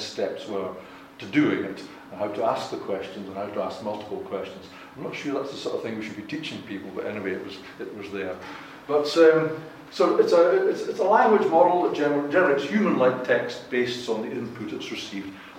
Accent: Scotland, United Kingdom; I'm a Scotsman

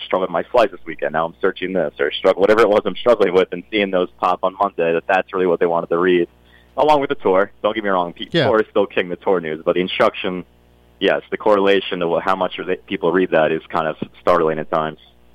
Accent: Babylon, New York, United States; Yes, so I grew up in Babylon, so 20 minutes outside of Bethpage.

